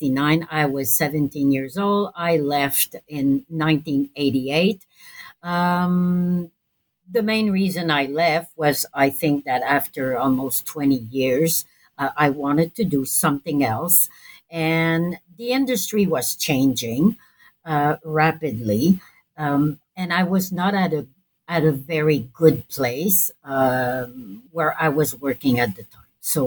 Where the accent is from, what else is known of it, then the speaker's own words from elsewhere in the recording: Montreal, Quebec, Canada; I'm from Montreal